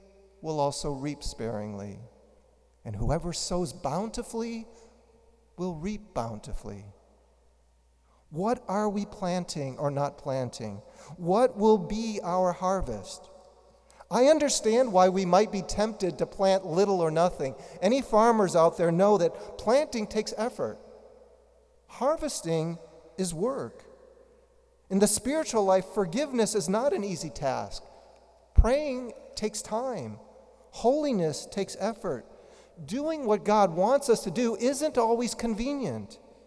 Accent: Chicago, Illinois, United States; You know, growing up in Chicago, my father planted a couple of apple trees in our backyard.

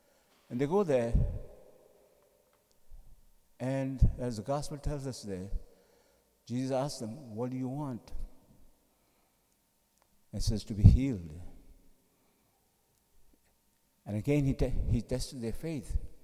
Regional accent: India; the place where I grew up in India, there, in my city there, there was a place called Leper Asylum

